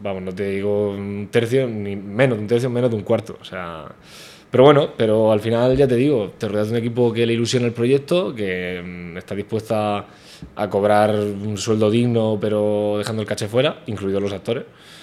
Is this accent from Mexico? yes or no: no; Murcia, Region of Murcia, Spain; Somos todos de Murcia, somos todos de aquí